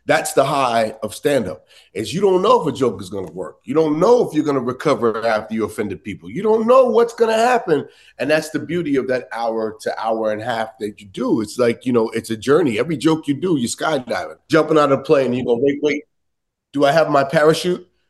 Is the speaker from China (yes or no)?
no; New York, United States; You know, we grew up in New York. New York is not so much color.